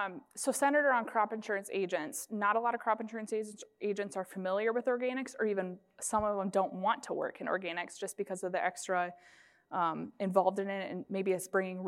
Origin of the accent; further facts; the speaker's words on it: South Dakota, United States; I'm from South Dakota, if anybody was wondering.